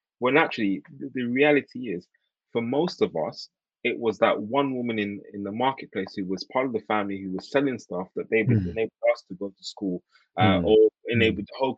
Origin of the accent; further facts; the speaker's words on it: Ghana; and I'm originally from Ghana, as you know